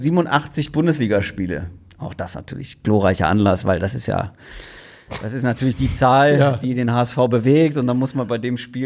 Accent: Hamburg, Germany; Also ich bin ja wirklich auch als Hamburger jemand, der kein Blatt vorm Mund nimmt

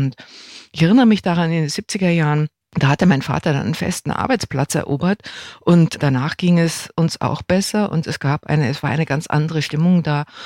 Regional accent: West Germany, Germany; ich bin in Westdeutschland aufgewachsen

